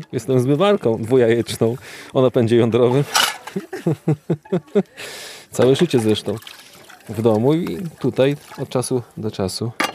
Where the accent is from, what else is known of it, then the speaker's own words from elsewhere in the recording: Puławy, Lublin Voivodeship, Poland; Jestem z Puław, województwo lubelskie.